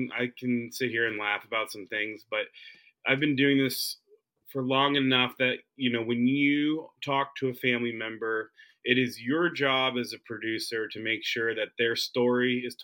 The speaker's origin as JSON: {"language": "English", "region": "Pennsylvania", "country": "United States", "said": "funniest part about it is we're all from Pennsylvania, right?"}